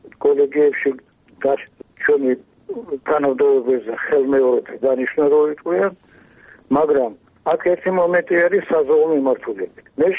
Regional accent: Tbilisi, Georgia; born there; მაგრამ მე ხომ თბილისში დავიბადე

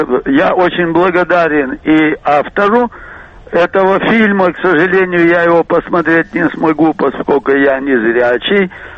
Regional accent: Almaty, Kazakhstan; Я сам из Алматы и с 43-го года объездил Среднюю Азию.

